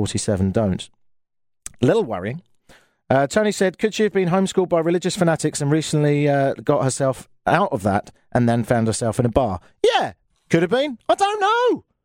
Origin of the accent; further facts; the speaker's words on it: Brighton, South East England, United Kingdom; if you fancy moving to my hometown of Brighton